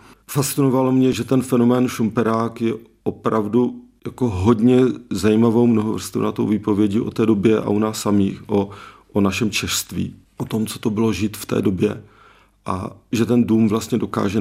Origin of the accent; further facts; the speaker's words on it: Moravia, Czechia; Ano, já jsem si všiml, u nás na Moravě, asi jsme byli chudší, tak všichni tomu říkali rádio, když to v Čechách to byla televize.